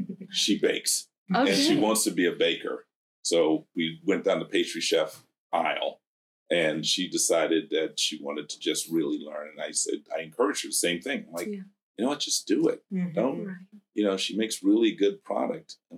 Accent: St. Petersburg, Florida, United States; So I'm from St. Pete, right? Yes. So I drive over here a couple of days a week.

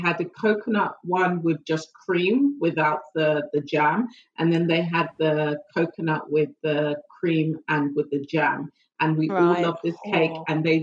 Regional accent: Zimbabwe; born there; growing up, we've always had cake in the house. And I think you can kind of make it a cultural thing because I was born in Zimbabwe. So my family are born in Zimbabwe and we have a big thing about cake and tea.

